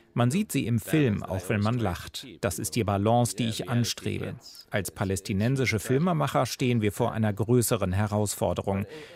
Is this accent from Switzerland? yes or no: no; Israel; German is a second language; Ich bin Palästinenser. Ich bin in Israel aufgewachsen, spreche also auch gut Hebräisch. Ich bin in Tel Aviv zur Uni gegangen.